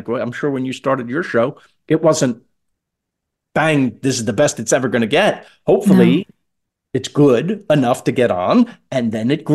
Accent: Queens, New York, United States; No, I liked that he was from Queens and I was from Queens.

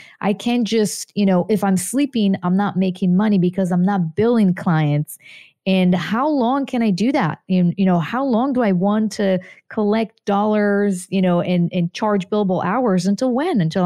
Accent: Israel; English is a second language; moved away as an adult; now in United States; I'm from Israel, actually.

